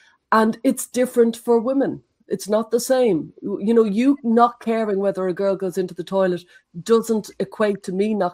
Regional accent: Dublin, Leinster, Ireland; I'm from Dublin, but my dad is from Galway, and I live in rural Ireland for the last 20 years, so I'm probably a bit of a mix of an accent.

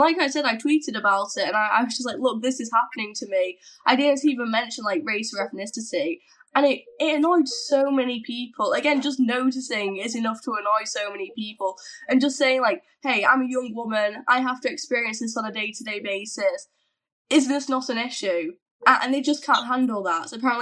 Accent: Bolton, North West England, United Kingdom; Yeah, I'm from Bolton. Obviously, Bolton has its own issues. I'm from, like, a village in Bolton, which is very nice. You say hi to one another as you go down the street.

